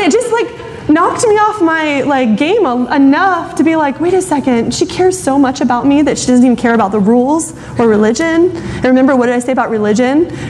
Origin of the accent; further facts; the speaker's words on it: Florida, United States; I'm from Florida. It's like an hour difference.